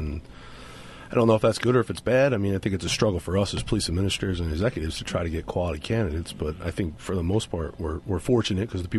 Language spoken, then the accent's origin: English; Pennsylvania, United States; I grew up in Bucks County. My dad was chief in Bucks County. My dad was an officer in Montgomery County before he became chief in Bucks.